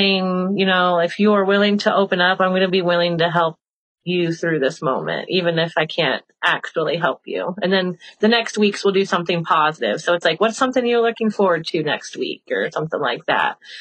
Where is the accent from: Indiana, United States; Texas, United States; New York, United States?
Indiana, United States; Huntington; that was the person I was afraid to be in my hometown because I lived in a small community in northeastern Indiana.